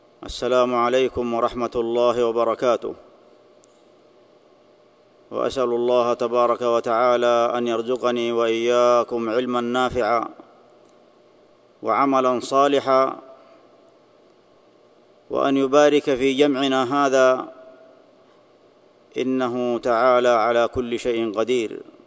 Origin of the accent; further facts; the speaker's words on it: Saudi Arabia; في بلادنا المملكة العربية السعودية، بلاد العلم والمعرفة، بلاد تكريم العلماء وحقول العلم المنتشرة في كل مكان